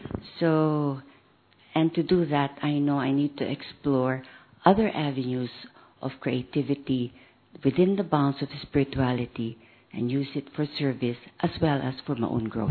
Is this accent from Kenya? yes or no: no; Philippines; I'm from the Philippines. 30 years in Gyan.